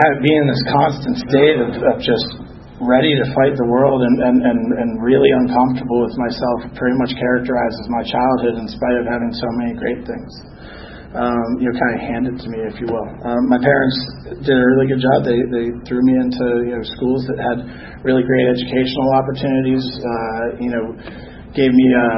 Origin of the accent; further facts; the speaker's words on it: Boston, Massachusetts, United States; I'm actually originally from Boston, so we have a little New York Boston rivalry going on, I guess, tonight.